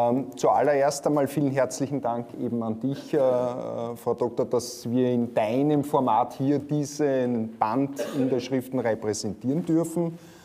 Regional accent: Austria; Als Österreicher über den Nahen Osten zu sprechen, ist an sich sehr gefahrlos.

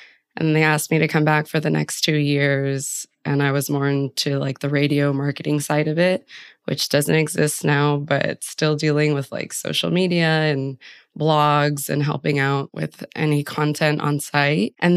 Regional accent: Texas, United States; since I'm from South Texas, a border town with Mexico.

